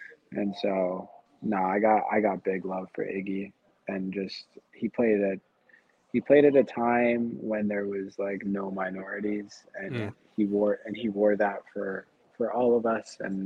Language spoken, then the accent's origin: English; Canada; as a hockey player, as a Canadian, and as a minority.